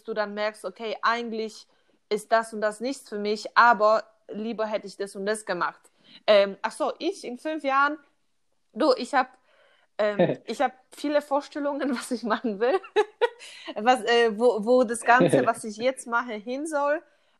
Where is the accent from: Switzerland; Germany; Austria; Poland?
Poland; also born or lived in United States; ich als Kind in Polen aufgewachsen, wir hatten nicht groß irgendwie die Möglichkeit, Sport zu machen